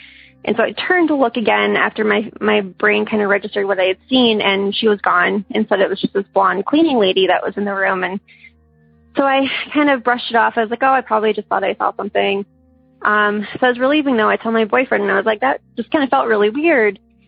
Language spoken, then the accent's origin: English; Chicago, Illinois, United States; I'm from Chicago originally, so my boyfriend wanted to take me somewhere where the leaves changed because he knew I missed fall.